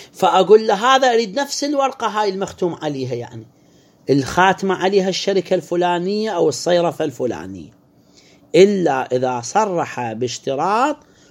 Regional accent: Iraq; أموالنا بالعراق

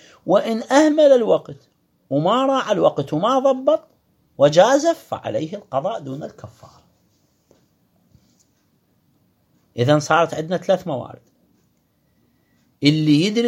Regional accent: Iraq; accent: Iraqi; العلك اللي احنا نصيح له بلهجتنا العراقية العلج

